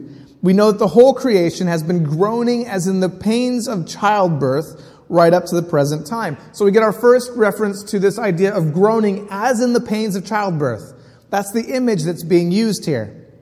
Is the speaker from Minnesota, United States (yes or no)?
yes; Minnesota, United States; now in London, United Kingdom; in London. So I lecture in theology, and I'm originally from Minnesota, if you hear that in my voice.